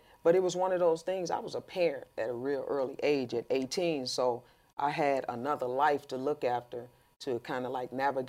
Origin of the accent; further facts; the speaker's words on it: St. Louis, Missouri, United States; I came from St. Louis, Missouri. If anybody know anything about Missouri, St. Louis, the Midwest, you know, in the trenches for real.